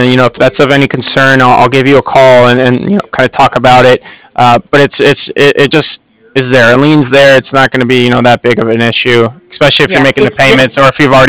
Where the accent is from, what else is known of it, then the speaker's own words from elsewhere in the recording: San Francisco, California, United States; We're from the San Francisco area, so they have that type of lifestyle